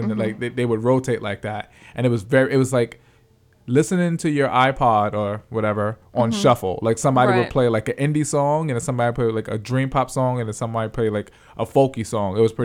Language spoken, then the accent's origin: English; New York City, New York, United States; Like, I'm from Harlem. And in Harlem, you'll hear like rap music.